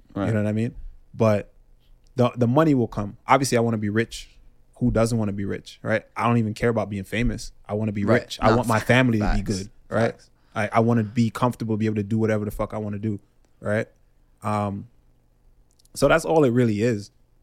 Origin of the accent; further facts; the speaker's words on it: Jamaica; now in United States; I grew up in Jamaica, but when I came, so I didn't really deal with a lot of race shit